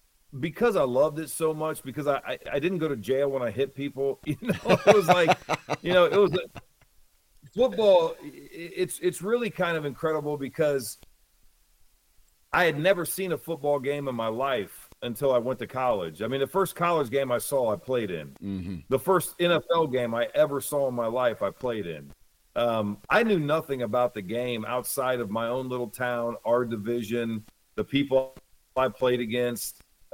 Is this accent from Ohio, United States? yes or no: yes; Ohio, United States; moved away; which was not wasn't something that we could pursue growing up in Ohio.